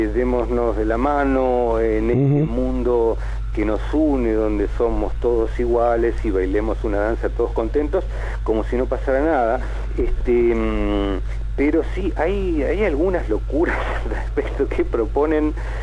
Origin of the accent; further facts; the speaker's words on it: Argentina; yo puedo, como argentino, estar viendo en mi máquina de fabricación japonesa